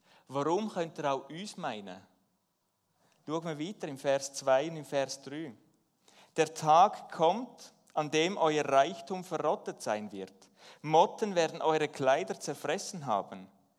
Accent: Switzerland; Ich als Schweizer, wir sind für alles versichert, doppelt und dreifach.

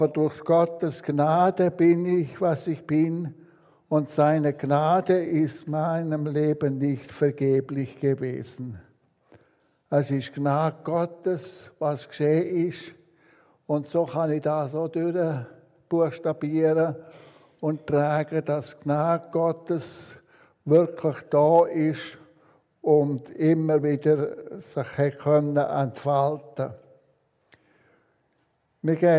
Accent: Bern, Switzerland; Aufgewachsen bin ich im Emmental, an einem schönen Ort, wo man die Alpen gesehen hat und viel hügeliges Land im Emmental.

